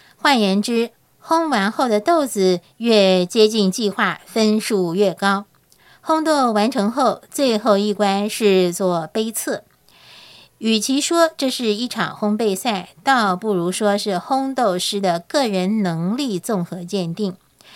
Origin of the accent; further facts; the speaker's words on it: Yilan County, Taiwan; 我告诉全世界的人，我来自非常小的国家，它的名字叫台湾。